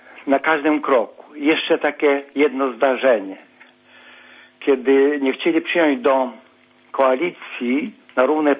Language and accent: Polish; Subcarpathian Voivodeship, Poland; Jestem z Przemyskiego województwa byłego.